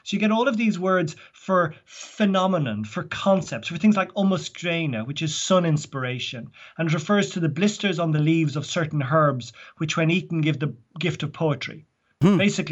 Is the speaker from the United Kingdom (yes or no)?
no; Donnybrook, Leinster, Ireland; also born or lived in West Kerry; As you say, that life of growing up in Donnybrook in the 1970s with Star Wars and Jaws and E.T. and things, and then the other life down in West Kerry with sort of ex-Blasket Islanders now living on the mainland